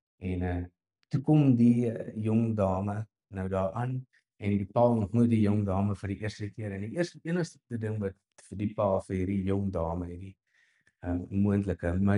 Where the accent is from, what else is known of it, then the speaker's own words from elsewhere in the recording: Brits, North West, South Africa; Ek mag my grapie maak, want ek kom van Brits af.